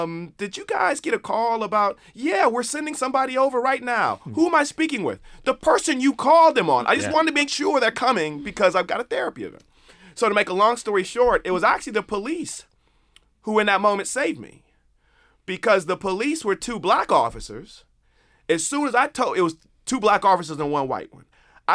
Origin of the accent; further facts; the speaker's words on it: Detroit, Michigan, United States; I'm from Detroit. It's pop.